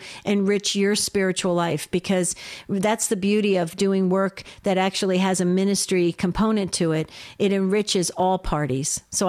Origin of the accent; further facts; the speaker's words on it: New Jersey, United States; I'm from northern New Jersey, but I used to vacation down in by the shore.